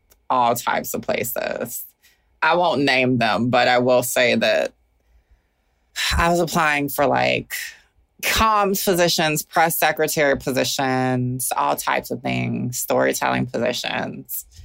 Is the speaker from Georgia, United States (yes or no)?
yes; Atlanta, Georgia, United States; moved away as an adult; now in Oakland, United States; My first time living outside of Georgia at 25 years old.